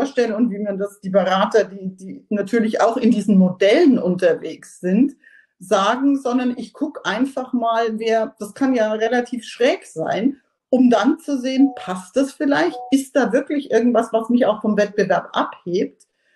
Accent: Germany; Als Deutsche, wir interpretieren Veränderungen häufig negativ

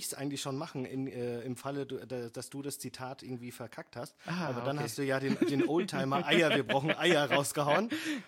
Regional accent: Frankfurt, Hesse, Germany; Dafür sind wir Frankfurter bekannt.

